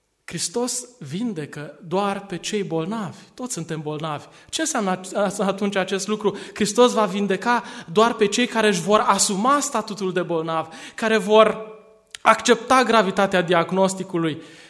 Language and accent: Romanian; Romania; Eu sunt mândru că sunt român. M-am născut într-un neam extraordinar, într-un neam de genii.